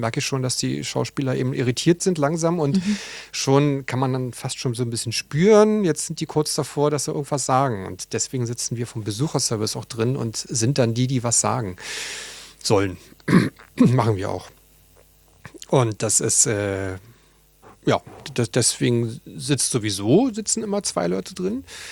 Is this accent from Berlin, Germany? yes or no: yes; Berlin, Germany; ich bin auch in Moabit geboren und groß geworden